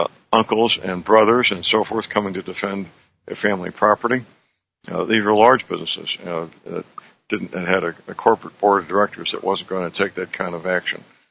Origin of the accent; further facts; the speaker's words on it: St. Louis, Missouri, United States; knowing that like in my hometown, St. Louis, the St. Louis City prosecutor doesn't prosecute the people arrested for damaging property.